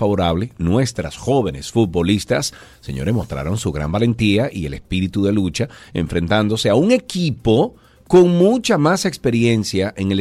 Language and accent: Spanish; Cibao, Dominican Republic; No, pues yo soy cibaeño